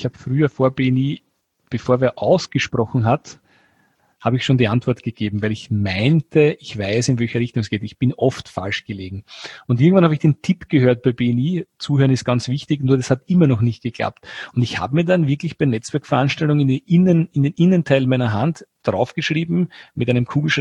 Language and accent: German; Austria; Das ist bei uns in Österreich eine Region, die ist, im südlichen Österreich